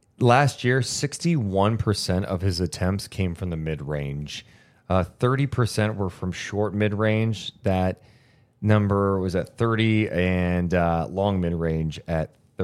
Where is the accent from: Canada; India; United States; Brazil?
United States; Sacramento, California; as someone born and raised in Sacramento, I know it's going to shock most of you.